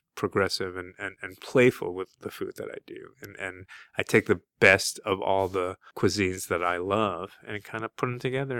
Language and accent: English; Brooklyn, New York, United States; born there; I was born in Brooklyn. You know, I grew up watching The Simpsons.